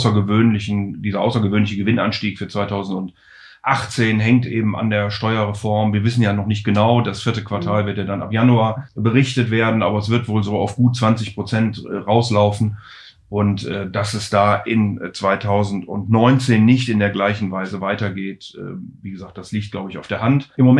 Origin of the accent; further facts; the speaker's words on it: Rhineland, Germany; Also ich bin ja Rheinländer und von daher natürlich per se schon mal sozusagen mit Geburt Optimist.